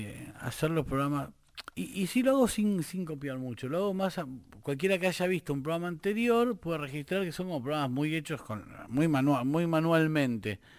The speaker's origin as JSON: {"language": "Spanish", "town": "Rosario", "region": "Santa Fe", "country": "Argentina", "said": "yo soy de Rosario."}